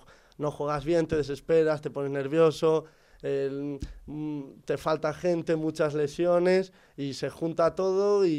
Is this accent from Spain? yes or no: yes; Spain; Bueno, pues porque como español que soy